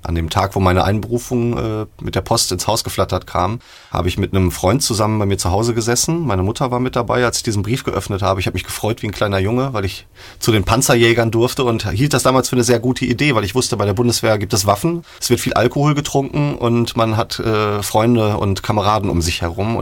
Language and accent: German; Letmathe, North Rhine-Westphalia, Germany; now in Iserlohn, Germany; Ich bin tatsächlich in Letmathe aufgewachsen, habe da die ersten 20 Jahre sogar meines Lebens verbracht. Und nach meiner Inhaftierung im Gefängnis bin ich dann das erste Mal weggezogen, sehr weit weggezogen, nämlich nach Iserlohn. Also ein kleiner Sprung von 10 Kilometern und jetzt wohne ich seit etwa 11 Jahren, 12 Jahren